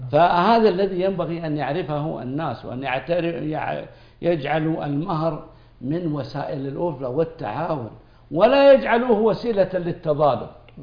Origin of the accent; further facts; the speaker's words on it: Saudi Arabia; عندنا في السعودية